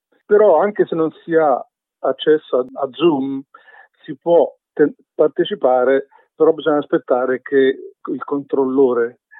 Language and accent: Italian; Rome, Lazio, Italy; da buon romano